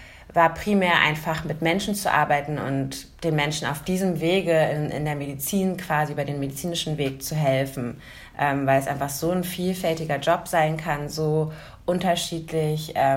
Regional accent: Berlin, Germany; ich hatte schon auf jeden Fall Lust, aus Berlin wegzuziehen. Also ich bin auch Berlinerin, genau, wir kennen uns ja eben seit der Jugend.

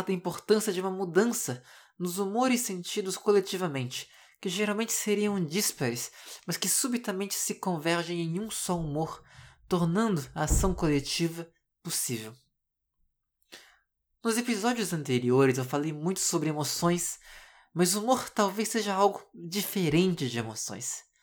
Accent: Brazil; now in Montreal, Canada; eu costumo dizer que eu saí do Brasil, em parte ao menos, por causa justamente desses estresses e dessa ansiedade que eu comecei a desenvolver em função de todos os problemas do transporte público e privado em Brasília e em geral no Brasil.

